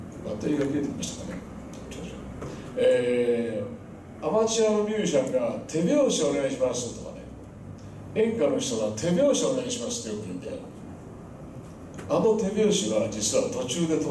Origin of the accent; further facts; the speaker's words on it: Kansai, Japan; now in Tokyo, Japan; 俺生まれはやっぱり神戸でありまして、今もう学校卒業してからずっと向こうにいるんで東京で暮らしてる時間の方が今や長くなってしまったんですけれども、やっぱり生粋の関西人ということで